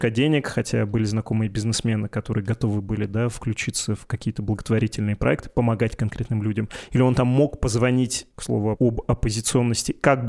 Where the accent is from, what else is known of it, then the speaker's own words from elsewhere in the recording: Perm, Perm Krai, Russia; в моем родном городе, в Перми, где я жил до этого